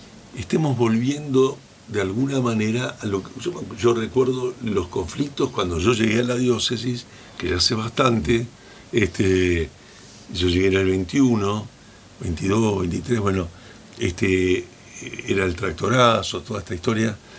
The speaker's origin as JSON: {"language": "Spanish", "region": "Santa Fe", "country": "Argentina", "said": "cuando yo vine del norte de Santa Fe, allá para poder mantener la soja tenía que tener 200 hectáreas para arriba para poder vivir."}